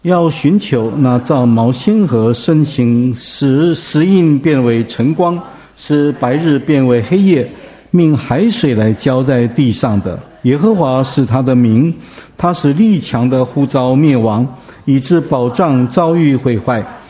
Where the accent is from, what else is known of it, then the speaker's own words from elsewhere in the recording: Taipei, Taiwan; 我们台北人对这个不太有概念